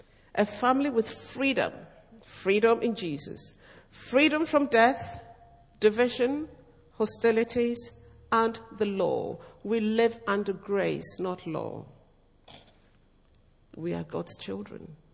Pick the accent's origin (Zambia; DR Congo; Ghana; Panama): Ghana; Accra, Greater Accra; born there; I was born in Accra.